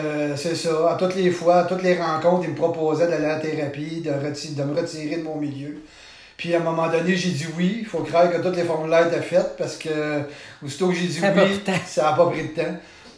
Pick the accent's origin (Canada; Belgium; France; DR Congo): Canada; Quebec; Je viens de où? C'est assez compliqué. On va regarder ça simple. Je viens de la Rive-Sud.